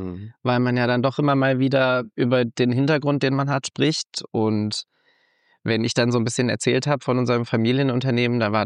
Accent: Freiburg, Baden-Württemberg, Germany; dass Freiburg meine Heimat ist

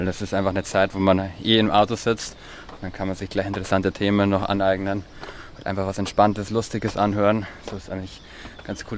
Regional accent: Bavaria, Germany; Ich komme aus der Region der Oberpfalz

